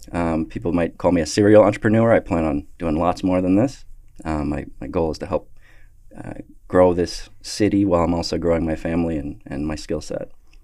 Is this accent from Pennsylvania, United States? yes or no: yes; Erie, Pennsylvania, United States; I have been born and raised in Erie, Pennsylvania, this little city that's between Pittsburgh and Buffalo and Cleveland, and we just rock things from this little town. And I came up in Pennsylvania with a big family.